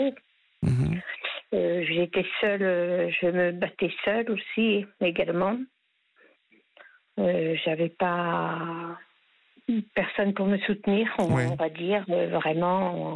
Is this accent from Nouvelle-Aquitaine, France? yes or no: no; Bourges, Centre-Val de Loire, France; moved away as an adult; Il y a bientôt 3 ans que je suis là, sinon je suis originaire de Bourges, dans le Berry.